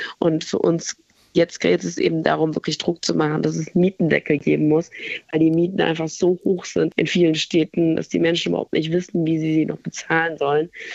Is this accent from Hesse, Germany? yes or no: yes; Frankfurt, Hesse, Germany; gerade als Frankfurterin